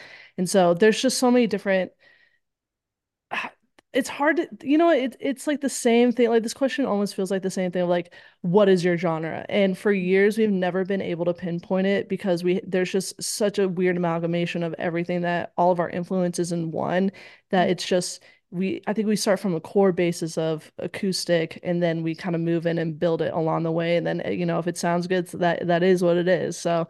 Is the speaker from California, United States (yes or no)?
yes; Cypress, California, United States; now in Cleveland, United States; I'm from Cypress area. So it's like a half hour from Long Beach down.